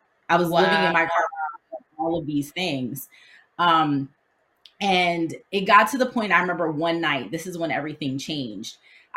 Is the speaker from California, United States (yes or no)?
yes; Pasadena, California, United States; born there; also born or lived in Brooklyn; So even though I was born in Pasadena, I moved around a lot.